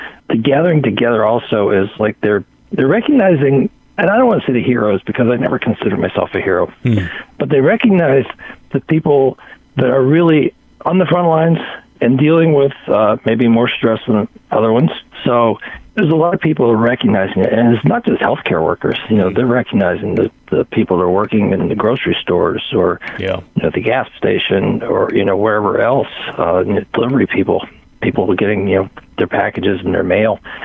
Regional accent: Pittsburgh, Pennsylvania, United States; I'm from Pittsburgh, and so I just saw where UPMC is saying

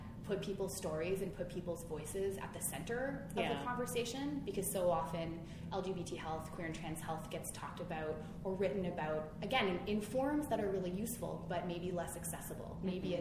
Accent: Canada; accent: Canadian; I feel like I should really play out my Canadian accent that I probably have for your American listeners.

